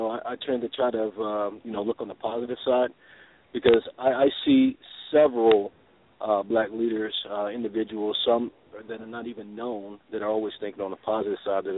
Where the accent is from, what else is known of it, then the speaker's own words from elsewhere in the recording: Texas, United States; I am a born and raised in Texas, diehard